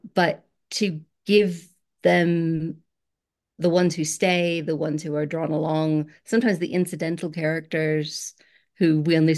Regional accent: United States; Yeah, I mean, I'm an American, so it's some of the international is hard for me to imagine how it would be coming to it fresh.

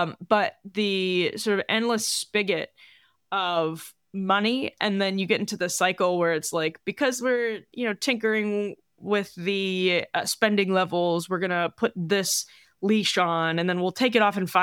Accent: Wisconsin, United States; and I'm from Wisconsin, so I'm very familiar with him and kind of grew up

